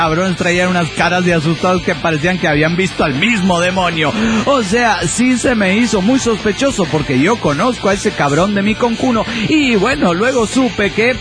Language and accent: Spanish; San Salvador, El Salvador; de San Salvador, El Salvador.